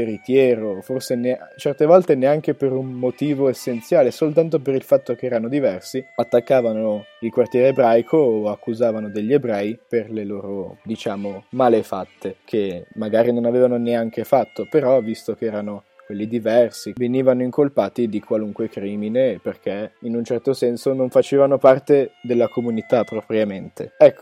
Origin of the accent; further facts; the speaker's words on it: Ticino, Switzerland; siamo ticinesi, possiamo essere italiani, portoghesi, francesi, spagnoli, e comunque facciamo parte della Svizzera